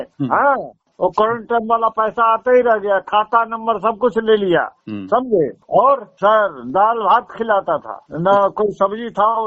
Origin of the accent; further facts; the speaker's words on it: Bihar, India; दरभंगा जिला बिहार।